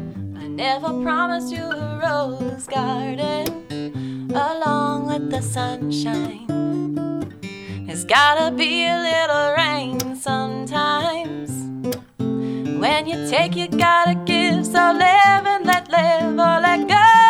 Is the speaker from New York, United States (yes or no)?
no; Virginia, United States; But I was raised in Virginia, but they brought me up here every year because they wanted me to get into Pittsburgh.